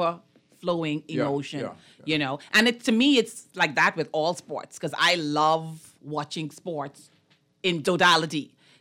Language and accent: English; Bahamas; The Bahamas. I'm from the Bahamas. You know? Some people don't even know where we are.